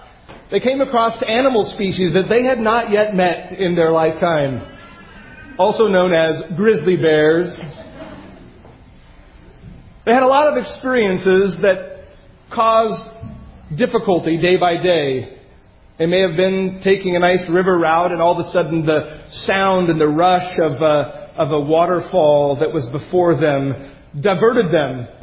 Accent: Oregon, United States; long line of pioneers that came with wagons and families in tow on the Great Oregon Trail that led to my hometown, that led to places and regions near Portland, Oregon as well.

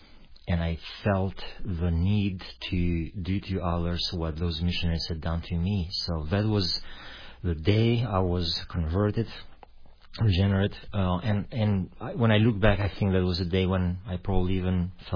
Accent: Albania; born there; English is a second language; I was born in Albanian. I was born in 71, born during the communist regime. Both on my parents' sides, they came from dissident families. I never heard about Christ. It came from Eastern Orthodox families.

